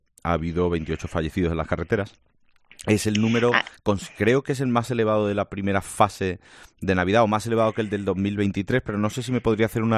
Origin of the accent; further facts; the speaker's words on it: Estella, Navarre, Spain; also born or lived in Erce; Vengo de Erce, de uno de mis pueblos, pues yo soy de Estella y de Erce, de Los Monteros.